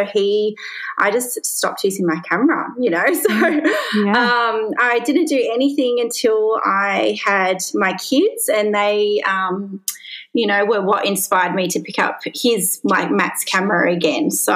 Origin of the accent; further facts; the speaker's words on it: Melbourne, Victoria, Australia; Yeah, so I'm from Melbourne.